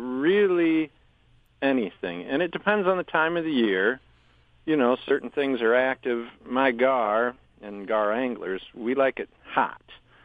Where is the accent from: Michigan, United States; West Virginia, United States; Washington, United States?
Michigan, United States; born there; 1963. I was born in Michigan.